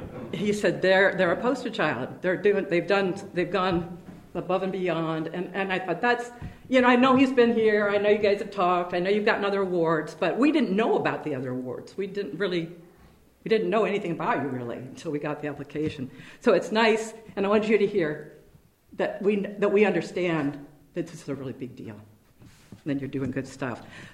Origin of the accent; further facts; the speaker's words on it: Des Moines, Iowa, United States; because I'm from Des Moines, and I know how our system works